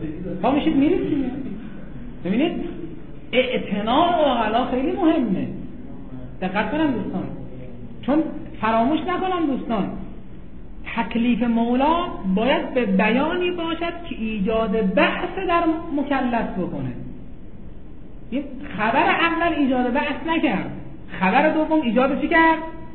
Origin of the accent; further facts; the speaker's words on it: Mashhad, Razavi Khorasan, Iran; مثلا الان خب مثلا ما اهل مشهدیم